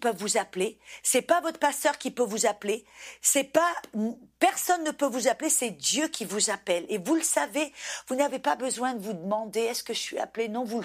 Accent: France; Et en tant que Française

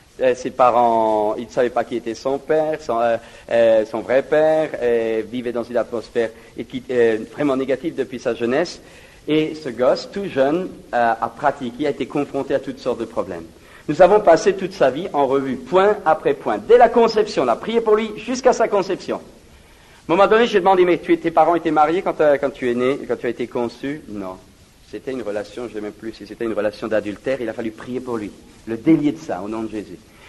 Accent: France; chez nous en France

